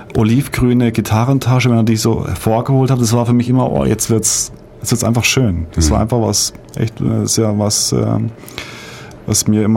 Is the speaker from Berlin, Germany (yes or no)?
no; Baden-Württemberg, Germany; now in Ulm, Germany; Ich bin kein Ulmer, ich bin aufgewachsen im Dreiländereck in Basel, auf deutscher Seite. Und wohne aber schon seit 93 in Ulm. Oder 94?